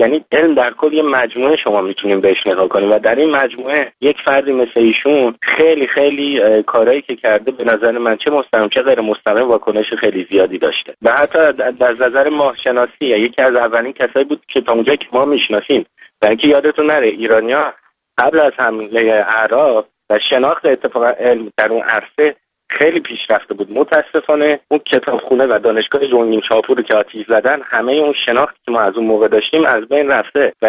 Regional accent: Iran; ما که ایرانی هستیم

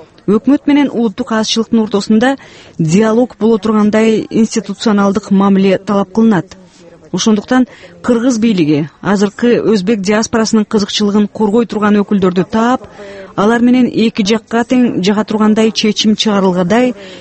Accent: Kazakhstan; born or raised there

